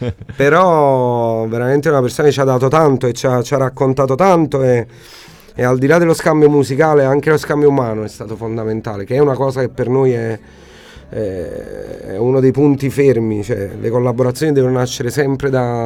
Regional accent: Naples, Campania, Italy; Sono napoletano e quindi la musica classica napoletana l'ho sempre portata dentro, ascoltata proprio nelle mura di casa.

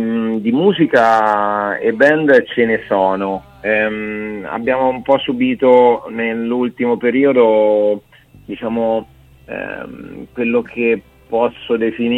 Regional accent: Perugia, Umbria, Italy; born there; io e Diego siamo proprio nati qui a Perugia

